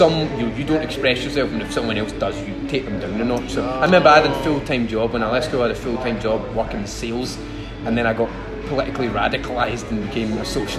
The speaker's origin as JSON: {"language": "English", "town": "Glasgow", "region": "Scotland", "country": "United Kingdom", "said": "I'm from Glasgow out of those three."}